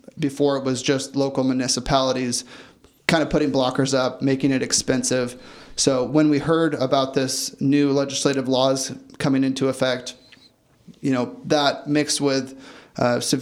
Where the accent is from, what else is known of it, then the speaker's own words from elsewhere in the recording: California, United States; really a native to the Bay Area, born and raised in Sonoma County.